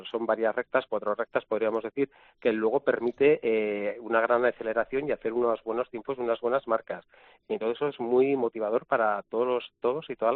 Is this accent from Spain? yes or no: yes; Pamplona, Navarre, Spain; Para los que somos de Iruña de Pamplona